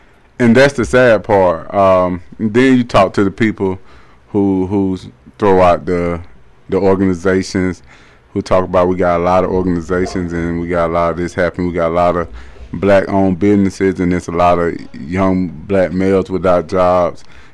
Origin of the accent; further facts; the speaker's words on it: Greenville, Alabama, United States; now in Columbus, United States; I ain't from Columbus, Georgia. I'm from Greenville, Alabama. But when I came to Columbus, Georgia, I loved the quietness and peacefulness in this city.